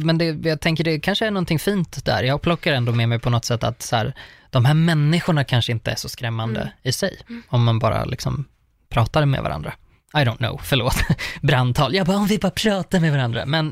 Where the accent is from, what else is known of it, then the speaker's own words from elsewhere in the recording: Uppsala, Uppsala County, Sweden; Jag är från Uppsala.